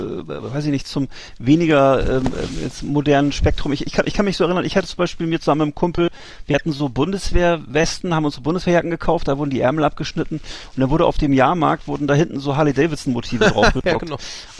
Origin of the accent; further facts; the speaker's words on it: Bremerhaven, Bremen, Germany; am coolsten waren das eben bei uns in Bremerhaven die Nike-Tennissocken von, die gab es in Wally's Nike Corner. Das war so der offizielle Nike-Store in meiner Heimatstadt